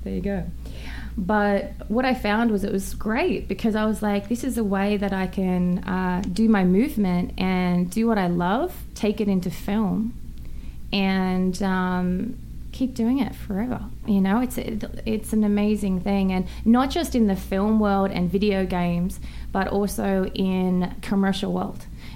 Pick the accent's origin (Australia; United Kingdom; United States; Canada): Australia; accent: Australian; It's my accent, right?